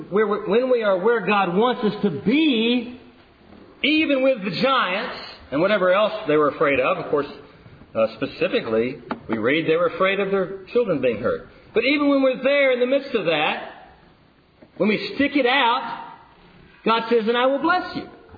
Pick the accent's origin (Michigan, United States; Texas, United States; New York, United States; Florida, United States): Texas, United States; You know, I'm from Texas. You've got to tell cool stories.